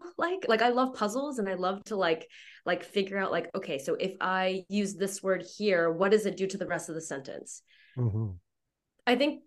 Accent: Texas, United States; I mean, I grew up in Texas, so football is a big thing, and they got plenty of support too.

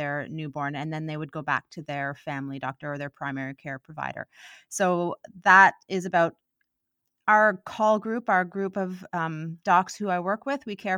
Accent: Ottawa, Ontario, Canada; And I am originally from Ottawa, in fact

